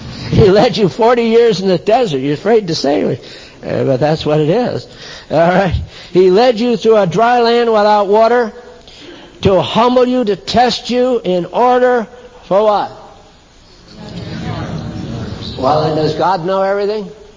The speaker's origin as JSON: {"language": "English", "region": "New England", "country": "United States", "tie": "born or raised there", "said": "where I was raised in New England, this was a place of chivalry."}